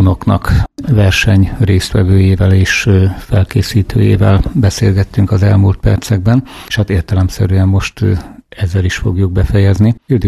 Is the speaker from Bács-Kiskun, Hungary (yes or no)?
yes; Szank, Bács-Kiskun, Hungary; habár Sankon egészen kis gyerekkoromban éltem, úgyis mondanám, hogy ott születtem